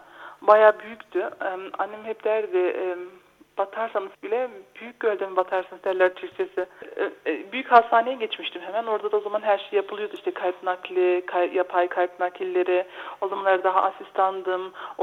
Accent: Neuss, North Rhine-Westphalia, Germany; 6 Aralık 1976 burada Neuss doğumluyum Almanya'da. Burada doğdum, büyüdüm. Burada okullara gittim. Annem babam 70'li yıllarda gelmişlerdi o zamanları.

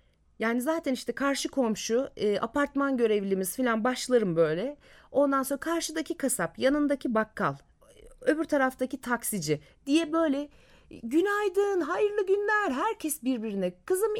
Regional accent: Ankara, Turkey; ben Ankaralıyım

